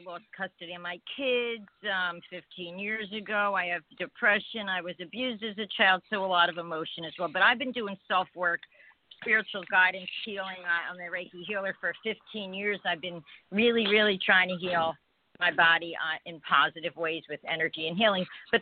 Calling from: New Jersey, United States; I'm from New Jersey.

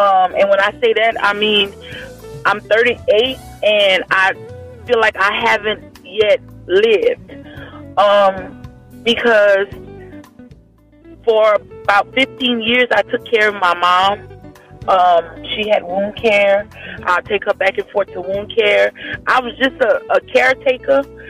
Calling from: Opelousas, Louisiana, United States; Opelousas, Louisiana.

